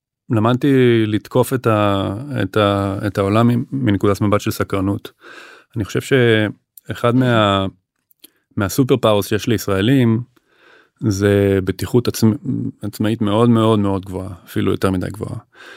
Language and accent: Hebrew; Tel Aviv, Tel Aviv District, Israel; also born or lived in Sde Boker / United States; הטרנזישן הראשון שלי היה מעבר מתל אביב לשדה בוקר בתיכון. זאת אומרת, אז אפילו בתור ילד בן 14